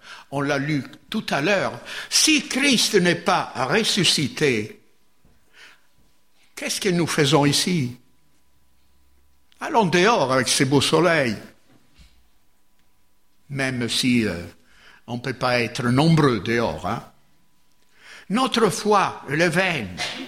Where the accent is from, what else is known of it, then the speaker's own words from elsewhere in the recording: Italy; Moi, je suis italien, mais j'ai un peu appris à regarder les virgules, les points et tout ça.